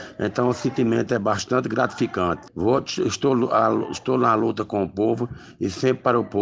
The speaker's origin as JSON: {"language": "Portuguese", "town": "Condado", "region": "Paraíba", "country": "Brazil", "tie": "born or raised there", "said": "a minha cidade Condado, que eu sou de lá, natural de Pombal, mas na época Condado não era cidade, então eu sou natural praticamente de Condado."}